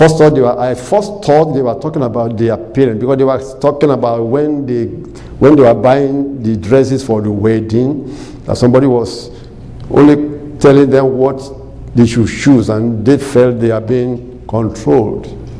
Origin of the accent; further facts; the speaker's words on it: Ogun, Nigeria; our parents are Ijebus. I was from Ijebu.